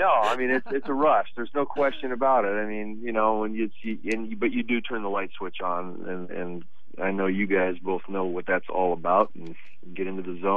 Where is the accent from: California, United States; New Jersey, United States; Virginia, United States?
California, United States; He was from Georgia, I was from California